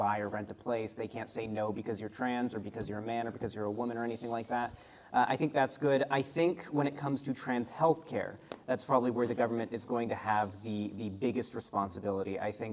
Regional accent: Florida, United States

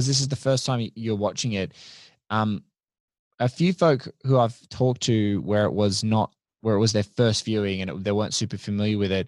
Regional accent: Australia; as an Aussie guy who's living like me around my age?

